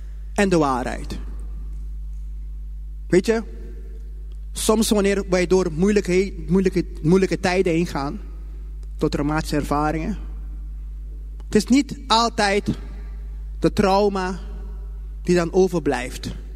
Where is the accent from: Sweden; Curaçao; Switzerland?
Curaçao; ik kom zelf uit Curaçao. En toen ik op de lagere school zat.